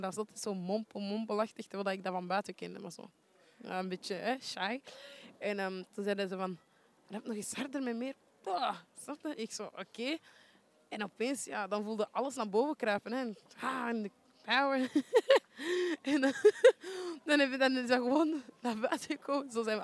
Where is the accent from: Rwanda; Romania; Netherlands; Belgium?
Belgium; Antwerp, Flanders; Ik ben geboren in Borgerhout ik ben dan verhuisd van Borgerhout. Ik woonde daar daarna en toen ben ik verhuisd van Borgerhout naar Antwerpen-Zuid, waar ik nog steeds woon met mijn mama.